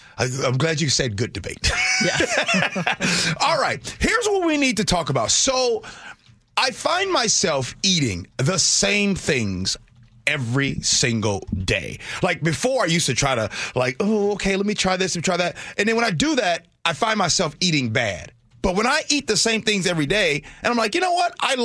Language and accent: English; Midwest, United States; And then I'm from the Midwest. Anybody from the Midwest, you know what I'm going to say.